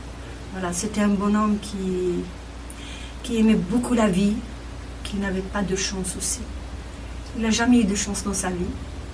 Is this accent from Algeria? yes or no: yes; Azazga, Tizi Ouzou Province, Algeria; tu es d'où? Je suis d'Azazga, je suis algérienne.